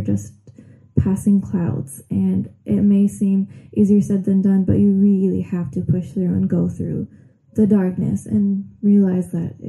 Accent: Dearborn, Michigan, United States; I was born and raised here in Dearborn.

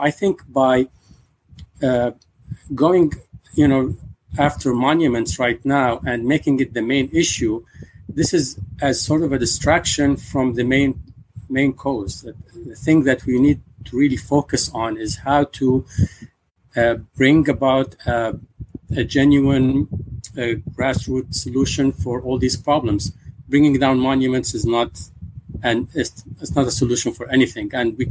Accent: Baghdad, Baghdad Governorate, Iraq; Now, I'm from Baghdad

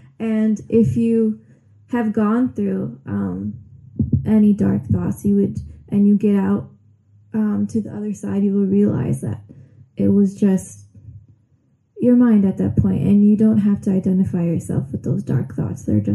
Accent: Dearborn, Michigan, United States; I was born and raised here in Dearborn.

